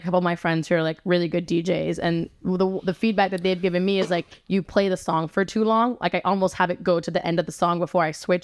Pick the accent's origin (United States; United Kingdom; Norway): United Kingdom; accent: British; my British accent comes out when I say A words.